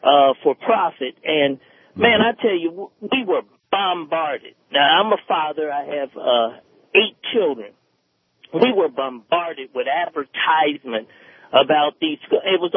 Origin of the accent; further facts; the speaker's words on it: Dayton, Ohio, United States; I'm from Dayton, Ohio. Mm-hmm. And I don't know if you know, it's one of the largest mid-sized cities.